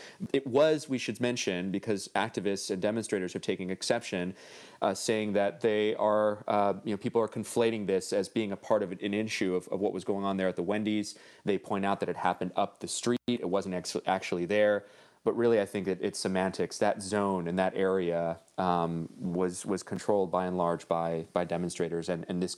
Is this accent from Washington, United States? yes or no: no; Los Angeles, California, United States; I grew up in Northeast LA, and there's parts of Los Angeles where you hear notoriously cops don't go in.